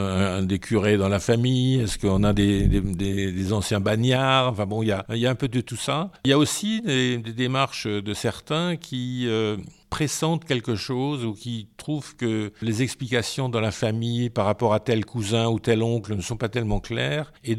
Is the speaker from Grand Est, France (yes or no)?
yes; Grand Est, France; Moi, j'ai vécu toute ma jeunesse, enfin jusqu'à 45 ans, en Alsace.